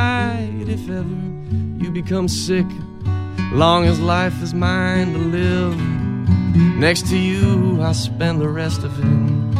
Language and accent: English; Berkeley, California, United States; I grew up in Berkeley.